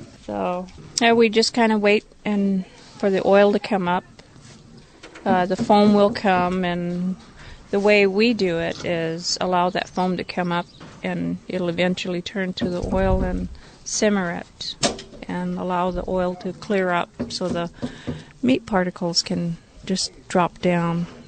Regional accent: Klukwan, Alaska, United States; I'm from Klukwan, Alaska.

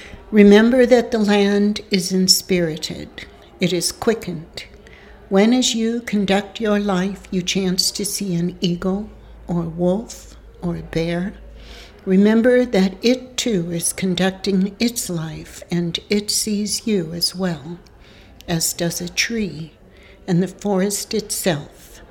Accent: Juneau, Alaska, United States; I'm from Juneau.

